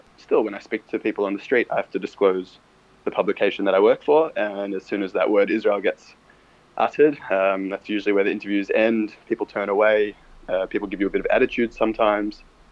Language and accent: English; Melbourne, Victoria, Australia; Look, I grew up in Melbourne, Australia